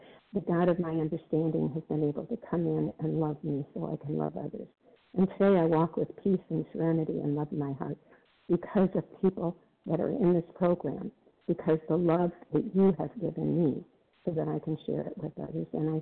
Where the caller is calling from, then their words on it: Florida, United States; I'm calling from Florida